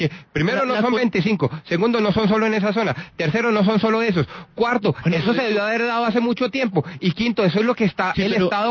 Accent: Colombia; Yo ya estoy cansado como colombiano de cuentos

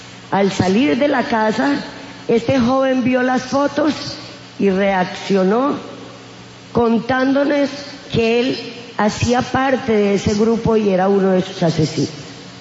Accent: San Carlos, Antioquia, Colombia; Cuando tenía 6 años, la guerrilla y los paramilitares aún no habían llegado a mi pueblo, San Carlos, Antioquia.

